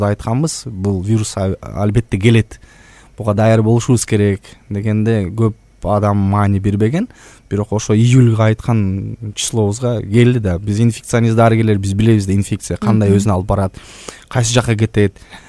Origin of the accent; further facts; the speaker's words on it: Nookat, Osh Region, Kyrgyzstan; now in Bishkek, Kyrgyzstan; Мен Ноокаттан болом өзүм. Негизи Ноокатта болом.